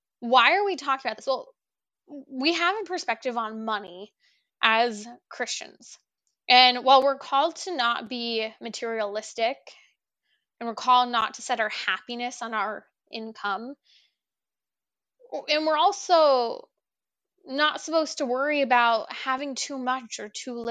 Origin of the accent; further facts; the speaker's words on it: California, United States; my husband's from the Midwest and I'm from California